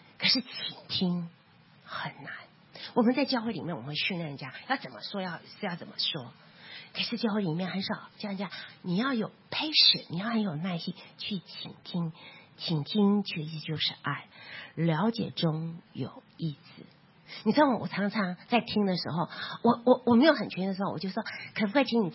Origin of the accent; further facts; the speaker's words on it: Taiwan; 可是以我从台湾来看香港的时候，你们的教会在我就觉得是一个很大的教会了。